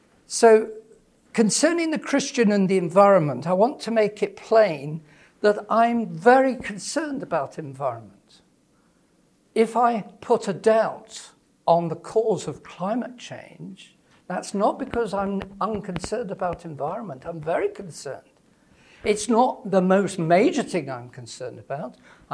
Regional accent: Leeds, Yorkshire and the Humber, United Kingdom; now in Manchester, United Kingdom; I live near Manchester now, so I'm no longer from Leeds.

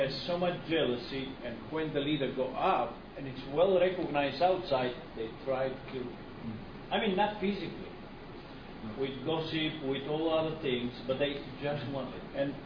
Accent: Bulgaria; English is a second language; Actually, I'm Macedonian from Bulgaria

